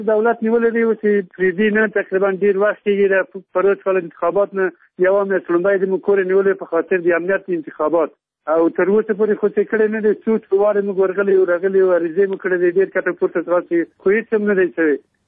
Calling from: Ghazni, Afghanistan; غزنی نه، ولسوالۍ نه، موږ مرکز یو، 2 کیلومتره له ښار لرې، مربوط دی ښار یو، خشک بالا.

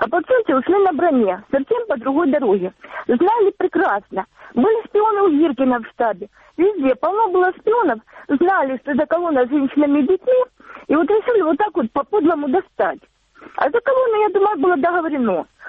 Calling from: Donetsk Oblast, Ukraine; Алло, здравствуйте. Донецкая область.

